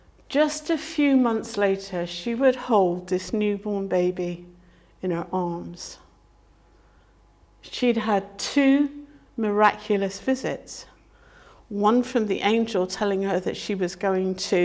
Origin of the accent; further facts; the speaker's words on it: United Kingdom; Culturally, my expectations as a Brit can be very different to your expectations as a Filipino or a German or whatever because of our culture.